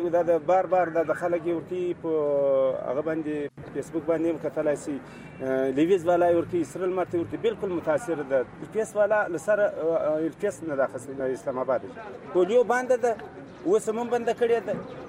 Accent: Pakistan; موږ هم پاکستاني یو

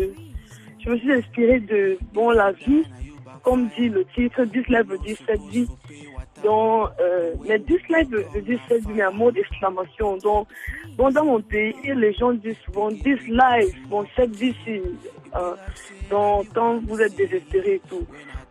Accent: Cameroon; je suis camerounaise.

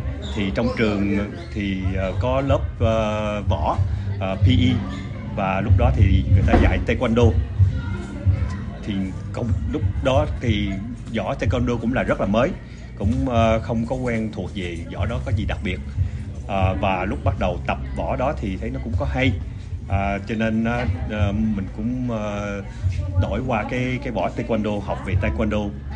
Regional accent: Belgium; Lúc nhỏ thì cũng ở Âu Châu, ở bên Bỉ.

